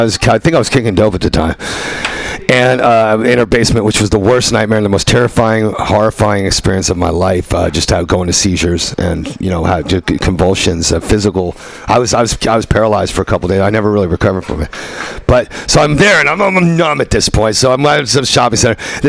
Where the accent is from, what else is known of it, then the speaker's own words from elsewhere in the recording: New York, United States; When somebody challenges me to a fight, I'm from New York. If you're from New York, you know what it's like a little bit.